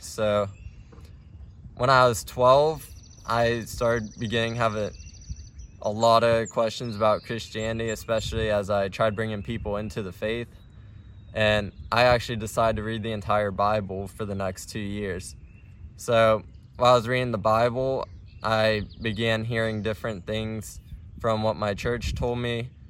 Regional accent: Ohio, United States; I'm 18. I'm from Ohio, and I am a Muslim.

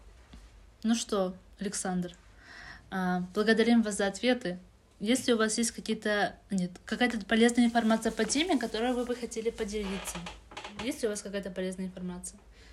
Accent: Khujand, Sughd, Tajikistan; я не в Худжанде живу, я просто сказала, что я из Худжанда.

